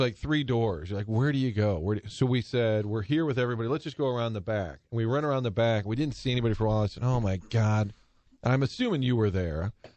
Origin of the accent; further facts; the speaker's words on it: St. Louis, Missouri, United States; And I said, we're from St. Louis. What can you tell us?